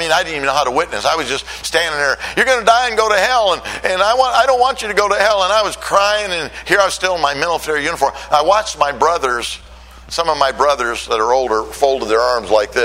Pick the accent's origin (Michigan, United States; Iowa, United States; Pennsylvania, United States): Michigan, United States; I was born and raised in Michigan.